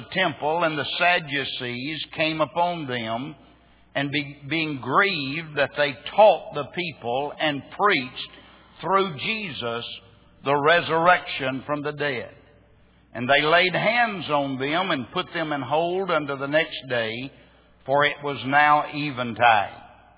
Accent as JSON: {"language": "English", "town": "Myrtle Springs", "region": "Texas", "country": "United States", "tie": "born or raised there", "said": "the little town where I grew up in East Texas called Myrtle Springs."}